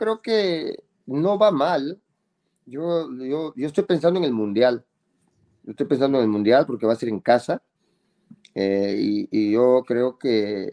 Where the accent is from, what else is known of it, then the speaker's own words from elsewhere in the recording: Mexico; moved away; No se pudo, pero somos mexicanos. Aunque vivimos fuera de México